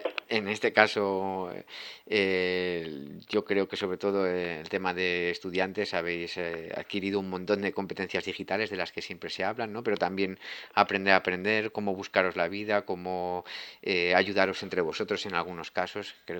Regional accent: Leganés, Community of Madrid, Spain; en el caso de donde te llamamos, somos de Leganés, somos de la Comunidad de Madrid

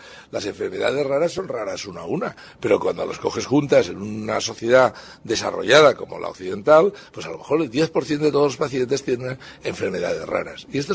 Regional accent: Valencia, Valencian Community, Spain; Yo soy de Valencia y trabajo en Valencia

